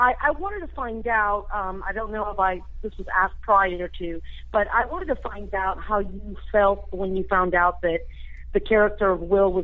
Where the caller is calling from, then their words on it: Georgia, United States; I'm calling from Georgia.